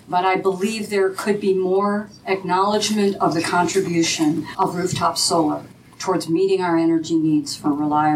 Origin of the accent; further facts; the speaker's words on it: Helena, Montana, United States; from Helena, Montana